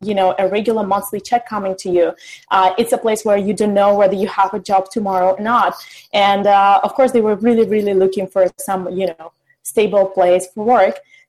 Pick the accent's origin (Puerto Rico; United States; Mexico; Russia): Russia; Moscow; moved away as an adult; I was born and spent first 22, 23 years of my life in Moscow.